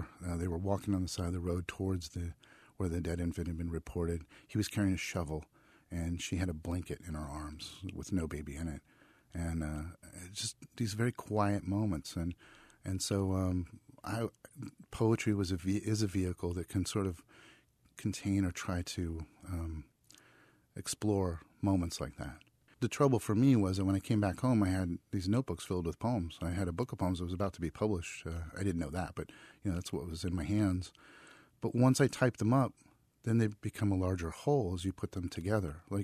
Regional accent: California, United States; which is great for me because I come from the Central Valley where there's also a very strong literary scene in California.

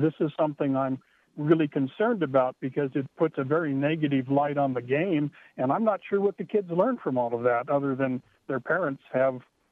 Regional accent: California, United States; moved away as an adult; now in Dallas, United States; I came from Southern California, was involved in youth sports there for quite a few years, came out here to Dallas 10 years ago

